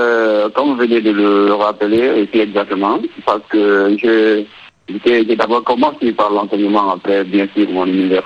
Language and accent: French; Guinea; surtout chez nous en Guinée